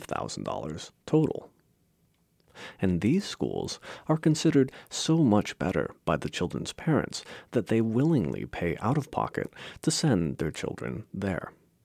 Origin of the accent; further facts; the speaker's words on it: Baltimore, Maryland, United States; Suppose further that money is not the problem, as in my hometown of Baltimore